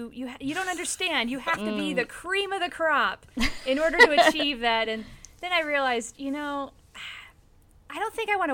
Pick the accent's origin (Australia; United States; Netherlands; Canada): United States; Wyoming; But I'm originally from Wyoming.